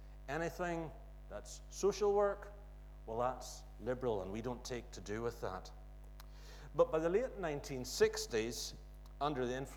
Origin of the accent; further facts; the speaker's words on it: Ireland; but I'm also an Irishman, and boy, it's pleasant to be an Irish rugby fan just at the moment.